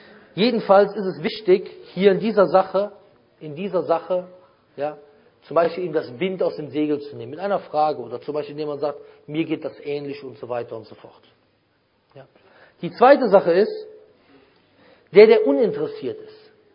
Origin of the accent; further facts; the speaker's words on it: Germany; ich bin im Supermarkt, ich bin ja Deutscher, ne?